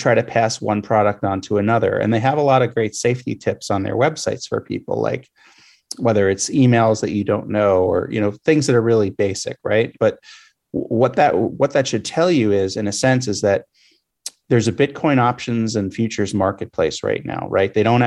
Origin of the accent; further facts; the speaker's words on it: Pennsylvania, United States; My home state in Pennsylvania, you know, we have Senator Toomey, and there's lots of mining happening across this state.